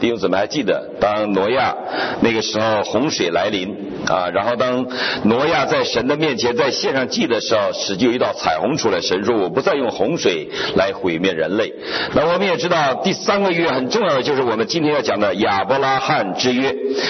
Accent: China; 那么他给撒来做，我们中国人叫丫鬟啊

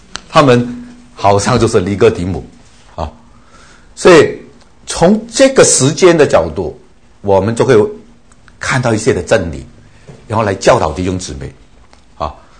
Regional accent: China; 是犹太人是用灯笼的，我们中国人是用灯笼啊，点个灯笼晚上去找人也是很麻烦的

